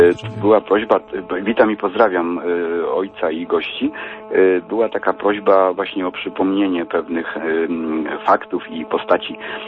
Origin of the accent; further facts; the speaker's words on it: Pomeranian Voivodeship, Poland; bo jestem tutaj z Pomorza